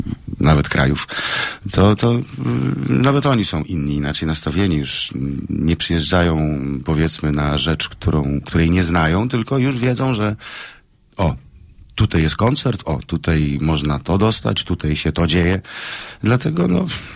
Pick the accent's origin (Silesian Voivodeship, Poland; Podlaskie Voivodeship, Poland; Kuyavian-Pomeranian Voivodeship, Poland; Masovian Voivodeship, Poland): Silesian Voivodeship, Poland; now in Lubusz Voivodeship; ja tam pochodzę ze Śląska, ale już duszą i sercem jestem Lubuszanin.